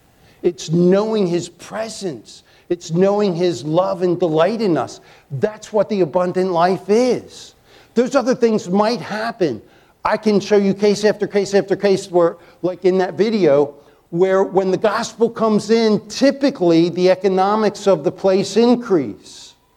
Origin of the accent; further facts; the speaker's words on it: Chesapeake Bay, United States; Here, I grew up on the Chesapeake Bay, and if you want to go out and not catch fish, invite me along.